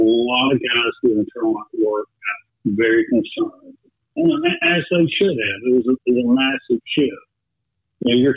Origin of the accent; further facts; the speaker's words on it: Athens, Georgia, United States; Well, I grew up in Athens, Georgia. My father was a professor at the University of Georgia